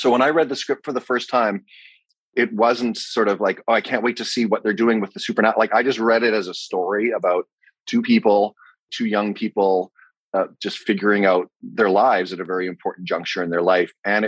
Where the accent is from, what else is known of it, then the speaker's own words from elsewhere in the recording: Vancouver, British Columbia, Canada; it shoots in my hometown, Vancouver.